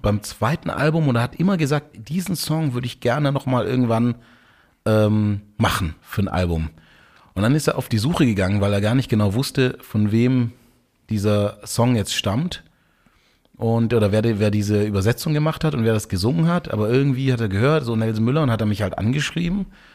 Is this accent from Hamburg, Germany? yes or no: no; Stuttgart, Baden-Württemberg, Germany; ich bin ja in Stuttgart aufgewachsen